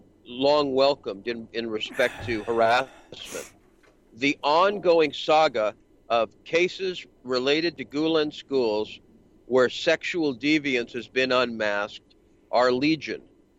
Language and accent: English; United States; I'm an American taxpayer, as any of your listeners are